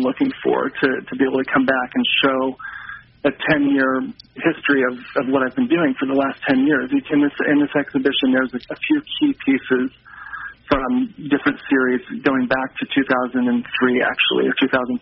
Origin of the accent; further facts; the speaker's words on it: Excelsior Springs, Missouri, United States; moved away as an adult; I grew up in Excelsior Springs outside of the city. Went to the Art Institute, and I've been living in the Northeast for the last 20 years, but I still identify as a Kansas City boy.